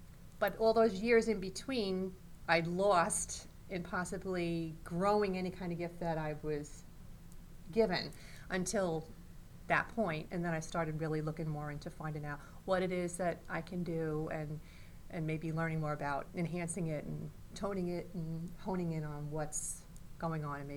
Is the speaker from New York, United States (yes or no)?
yes; Bronx, New York, United States; now in Wantage, United States; I'm not. I was born and bred in the Bronx.